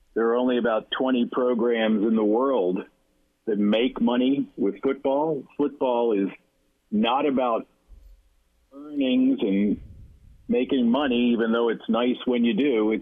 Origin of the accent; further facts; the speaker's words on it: Texas, United States; also born or lived in Northeast US; And I've grown up here. I've been here since I was 12 years old. Sorry, I was born in the Northeast